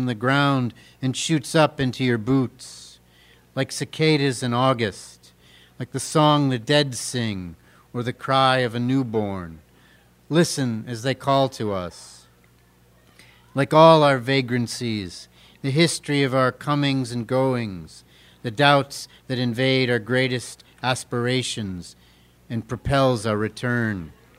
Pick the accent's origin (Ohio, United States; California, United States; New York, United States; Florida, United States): New York, United States; Dunkirk; it is a weird attempt at the history of my hometown, Dunkirk, New York.